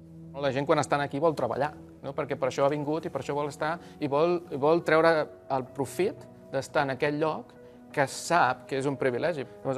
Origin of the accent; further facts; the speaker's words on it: L'Hospitalet de Llobregat, Catalonia, Spain; jo vaig créixer a Santa Eulàlia, Hospitalet, etc.